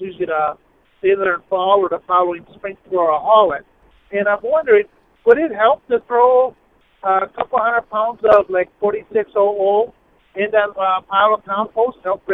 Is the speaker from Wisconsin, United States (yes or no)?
yes; Wisconsin, United States; Actually, I'm from Wisconsin, but I'm driving to Kansas right now.